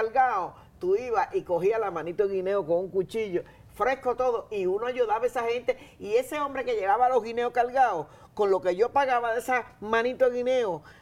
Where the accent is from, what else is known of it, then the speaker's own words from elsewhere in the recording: Dominican Republic; moved away as an adult; now in Puerto Rico; yo soy dominicana y tengo 45 años viviendo en Puerto Rico.